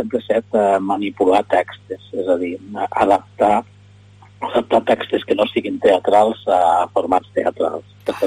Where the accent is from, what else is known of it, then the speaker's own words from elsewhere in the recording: Lleida, Catalonia, Spain; Lleida capital, jo soc fill de l'Horta, els meus pares eren pagesos, i doncs, de Lleida de tota la vida.